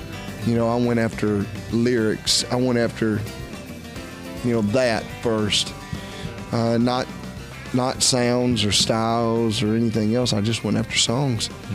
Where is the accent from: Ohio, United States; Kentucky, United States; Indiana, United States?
Kentucky, United States; Beaverdam; Hey, I was country a long time ago. I grew up in Beaverdam, Kentucky.